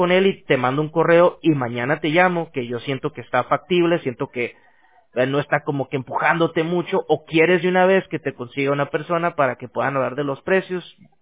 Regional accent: Tijuana, Baja California, Mexico; Yo soy de Tijuana, pero mi familia, son mi abuelo era de Sinaloa.

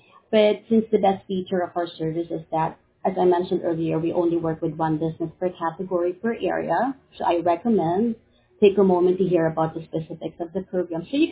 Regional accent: Philippines; English is a second language; Yes, I'm a Filipina.

